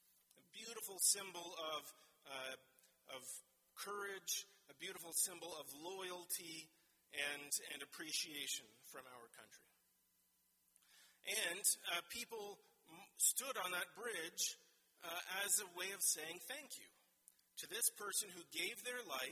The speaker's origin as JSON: {"language": "English", "region": "Ontario", "country": "Canada", "tie": "born or raised there", "said": "where we grew up in Ontario"}